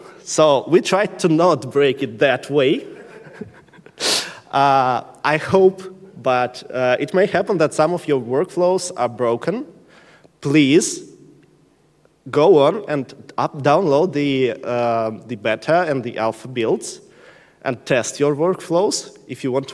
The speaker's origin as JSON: {"language": "English", "region": "Minsk", "country": "Belarus", "said": "I'm from Minsk. I'm a PostGIS committer."}